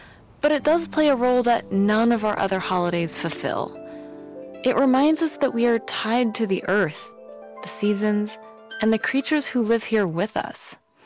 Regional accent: Pennsylvania, United States; It could be because I'm from Pennsylvania, but Groundhog Day has always felt like kind of a big deal.

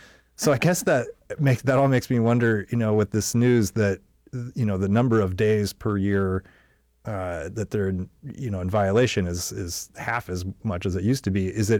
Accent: Fairbanks, Alaska, United States; I'm from Fairbanks.

